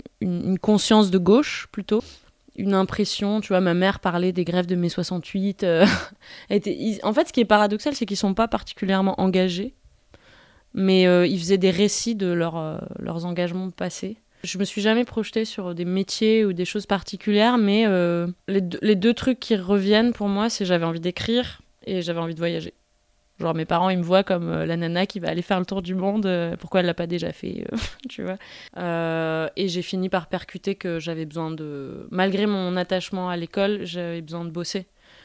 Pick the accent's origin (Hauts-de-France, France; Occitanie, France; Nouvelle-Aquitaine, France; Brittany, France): Occitanie, France; Nîmes; Moi, je viens de Nîmes. J'ai grandi à Nîmes. J'y ai passé 20 ans. Ma mère est prof, mon père est ouvrier.